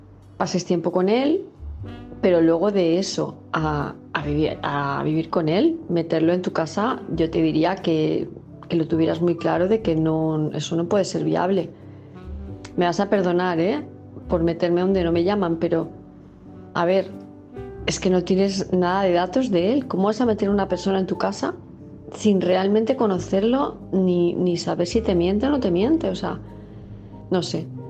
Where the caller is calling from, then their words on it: Palma de Mallorca, Balearic Islands, Spain; de Palma de Mallorca